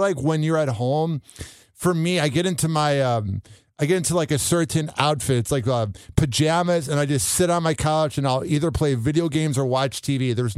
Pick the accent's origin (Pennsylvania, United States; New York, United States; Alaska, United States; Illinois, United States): Illinois, United States; I'm from Illinois, and about 15 to 18 years ago … you could not turn on the radio in Illinois without hearing